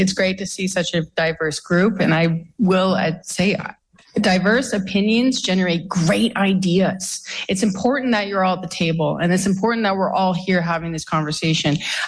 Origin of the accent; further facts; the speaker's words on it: Canada; And that's the great thing about being Canadian